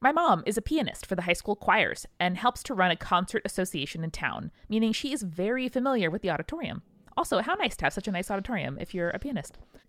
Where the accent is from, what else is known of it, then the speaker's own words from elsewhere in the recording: Hibbing, Minnesota, United States; I grew up in Hibbing, Minnesota, a small struggling mining town famous for two things … its historic high school.